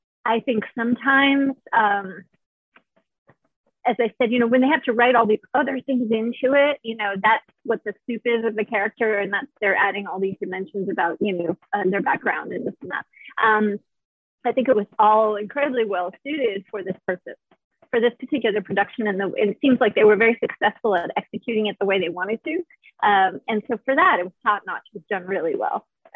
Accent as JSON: {"language": "English", "country": "United States", "said": "I think maybe because I'm American and I've been to LA quite a bit"}